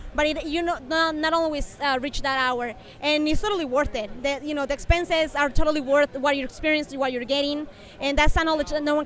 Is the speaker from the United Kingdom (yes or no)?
no; Colombia; now in Tampa, United States; Okay, so I'm originally from Colombia. I moved here 7 years ago, and I've been living in Tampa for all those 7 years.